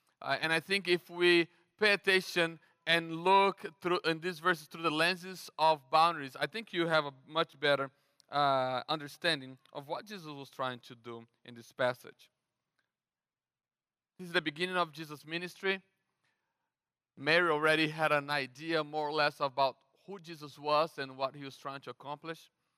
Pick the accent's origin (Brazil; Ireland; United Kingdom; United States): Brazil; I'm from Brazil, and in Brazil, we don't set boundaries.